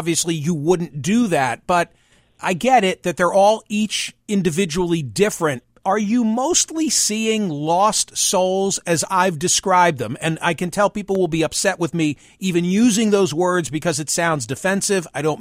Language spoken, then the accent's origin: English; Philadelphia, Pennsylvania, United States; based in my hometown of Philadelphia.